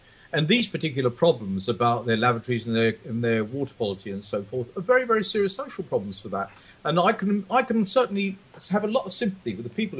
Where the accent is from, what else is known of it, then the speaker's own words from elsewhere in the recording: England, United Kingdom; because I'm an English person and showing in England.